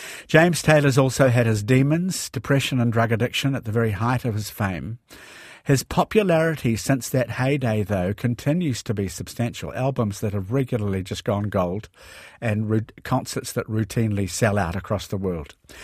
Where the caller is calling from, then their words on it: Auckland, New Zealand; Auckland in New Zealand.